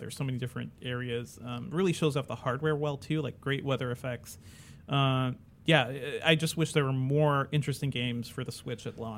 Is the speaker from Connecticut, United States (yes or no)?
yes; Hartford, Connecticut, United States; I mean, my parents, so I grew up in Hartford, and then while I was in college or as soon as I graduated, my parents moved down to Georgia.